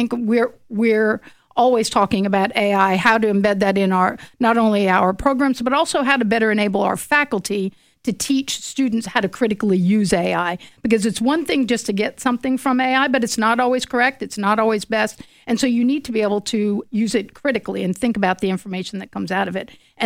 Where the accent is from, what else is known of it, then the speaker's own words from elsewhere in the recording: Virginia, United States; I'm actually from Virginia originally and grew up in Loudoun County and did my undergraduate at Virginia Tech.